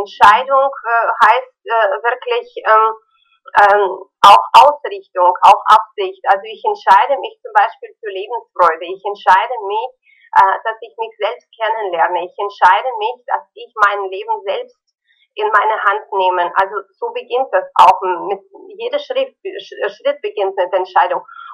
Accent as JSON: {"language": "German", "country": "Ukraine", "tie": "born or raised there", "also_born_or_lived": "Kazakhstan", "first_language": "Russian", "second_language": "German", "said": "Ich bin in Kasachstan geboren, in der Ukraine aufgewachsen. Meine Muttersprache ist aber Russisch, ja."}